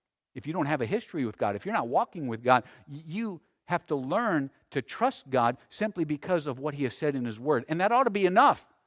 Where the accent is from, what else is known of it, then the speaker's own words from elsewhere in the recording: Tucson, Arizona, United States; I grew up in Tucson.